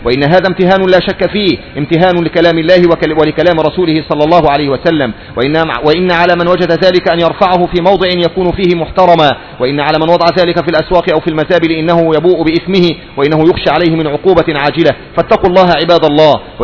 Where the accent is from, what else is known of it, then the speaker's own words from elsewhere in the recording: Saudi Arabia; وإن كل صحيفة عندنا في السعودية